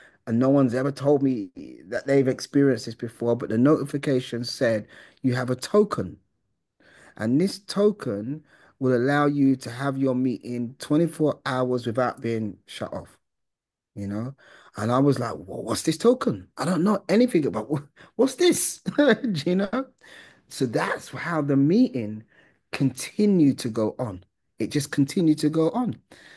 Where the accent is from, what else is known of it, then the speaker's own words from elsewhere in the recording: United Kingdom; now in Turkey; I'm from the UK. I'm not from Turkey, I'm from the UK. So when I moved to Turkey